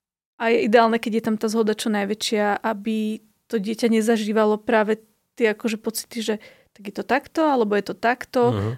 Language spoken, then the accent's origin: Slovak; Žilina Region, Slovakia; Vlastne ja som vyrastala pod Malou Fatrou